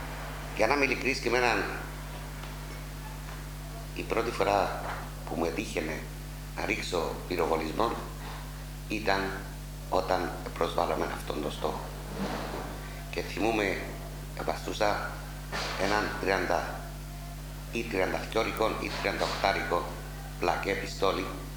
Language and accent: Greek; Bellapais, Kyrenia District, Cyprus; born there; Γεννήθηκα στο Πέλλα Πεΐς της επαρχίας της Κερίνιας το 1932.